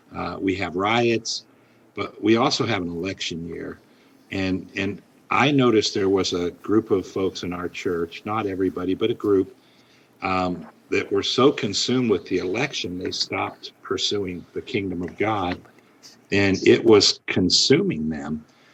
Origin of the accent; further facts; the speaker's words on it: Warren, Ohio, United States; I did. This is my hometown.